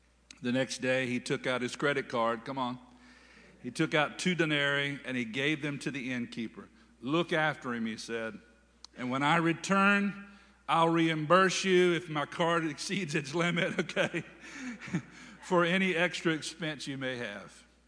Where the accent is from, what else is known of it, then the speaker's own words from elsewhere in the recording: Hertford, North Carolina, United States; Man, I grew up in Hertford, North Carolina, and I remember I lived on Phillips Street.